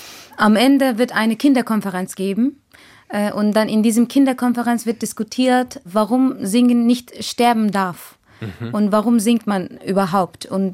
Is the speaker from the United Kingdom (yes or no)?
no; Kurdistan, Turkey; German is a second language; now in Germany; Ich bin aus Kurdistan, also der türkische Teil.